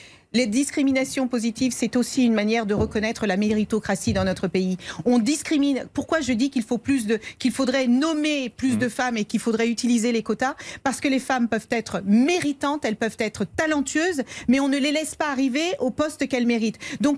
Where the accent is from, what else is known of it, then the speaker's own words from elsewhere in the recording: France; Nous sommes Français, nous aimons notre pays